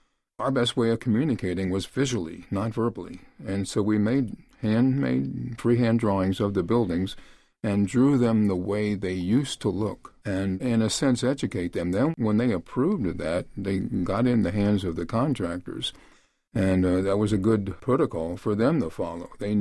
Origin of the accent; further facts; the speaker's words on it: Cincinnati, Ohio, United States; Indeed. I was born in Over the Rhine, a fifth generation Over the Rhine.